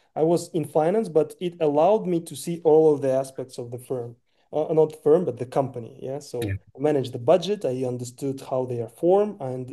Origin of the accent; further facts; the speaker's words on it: Petropavlovsk, North Kazakhstan Region, Kazakhstan; moved away as an adult; now in Almaty, Kazakhstan; I'm from Petropavlovsk, which is a city in the north of Kazakhstan. I've been grown up and born and grown up there, and also graduated high school there. And in 2001, I came to Almaty, and I studied at KIMEP University.